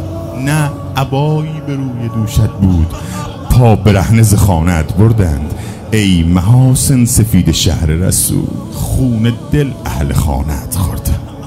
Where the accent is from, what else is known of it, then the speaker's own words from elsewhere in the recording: Mashhad, Razavi Khorasan, Iran; گفتم من از مشهد اومدم مدینه، تو رو خدا از مشهد خودم دلش میترک.